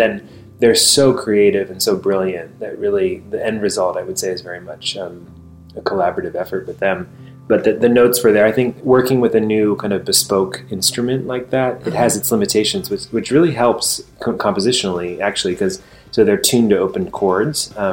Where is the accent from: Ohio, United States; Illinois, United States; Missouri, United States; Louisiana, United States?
Ohio, United States; sort of back to my roots in a way of growing up in Ohio and playing steel string guitar and these things.